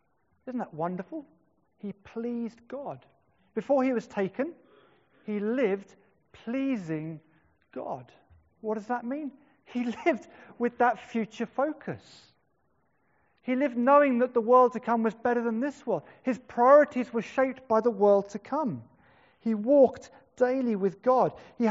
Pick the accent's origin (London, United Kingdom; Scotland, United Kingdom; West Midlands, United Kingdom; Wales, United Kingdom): Wales, United Kingdom; as a Welshman